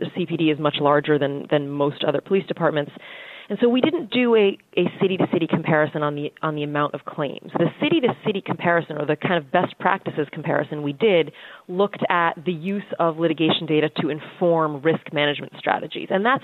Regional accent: New England, United States; You know, I'm from New England, so I abstain.

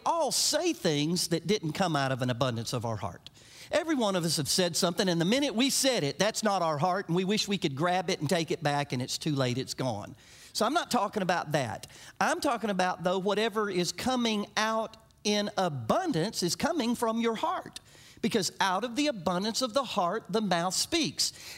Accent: Orlando, Florida, United States; I grew up in Orlando, Florida, and we lived in the orange groves. And orange juice was very, very huge where I grew up.

